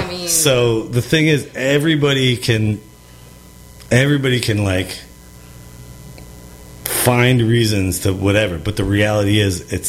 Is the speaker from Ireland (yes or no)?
no; San Francisco, California, United States; And I'm, like, growing up as just the white kid, but I grew up in San Francisco. So I was the minority in San Francisco.